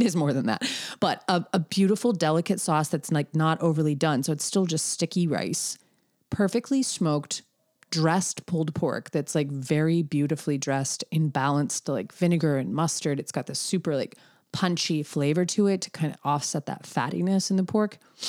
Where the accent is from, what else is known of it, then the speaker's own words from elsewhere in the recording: Williston, South Carolina, United States; as someone who grew up in the South, like I'm from Williston, South Carolina, which on that Highway 78, which is the stretch of road that goes from Charleston to Aiken, there's nothing but small towns in between, little farming towns, and nothing.